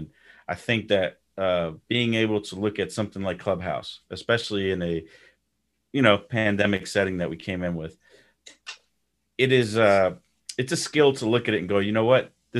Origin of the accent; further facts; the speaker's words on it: New York, United States; now in Houston, United States; I like that atmosphere because I'm from New York. So I remember that. I moved to Houston, so it's totally different here.